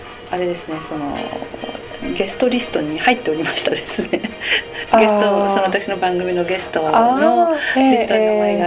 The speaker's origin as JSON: {"language": "Japanese", "region": "Tokyo", "country": "Japan", "said": "そうですね、で、あの出身は東京なんですね"}